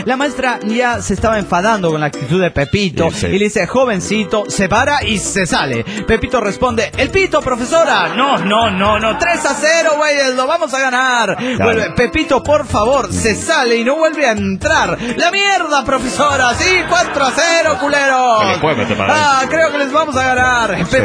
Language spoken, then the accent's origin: Spanish; Tierra del Fuego, Argentina; de Tierra del Fuego, Argentina.